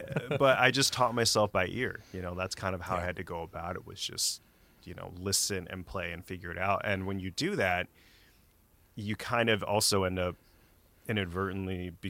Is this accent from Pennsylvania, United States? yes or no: no; California, United States; working in film music, and growing up in the Bay Area. You know, the movie industry's not there.